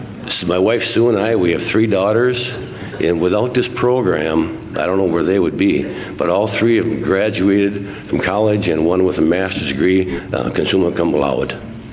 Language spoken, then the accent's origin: English; Eau Claire, Wisconsin, United States; As mentioned, I am from Wisconsin, actually Eau Claire, Wisconsin.